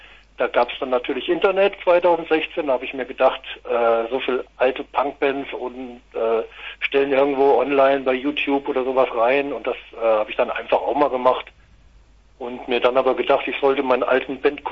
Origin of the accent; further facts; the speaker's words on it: Wetzlar, Hesse, Germany; Wir kommen schon mehr aus dem Kreis Wetzlar, also Land-Dill-Kreis, Land der Könige.